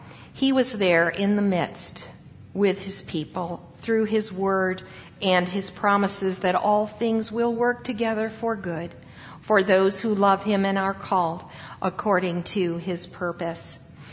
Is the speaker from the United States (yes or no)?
yes; New York, United States; I am from central New York. I grew up outside of Syracuse, New York, in a small town.